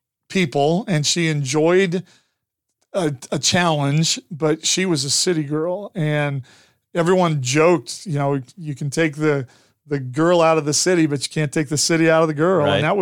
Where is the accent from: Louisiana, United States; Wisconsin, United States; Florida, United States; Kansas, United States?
Kansas, United States; Colby; I was from Kansas. And she, I was born in Colby, Kansas, raised in Colby.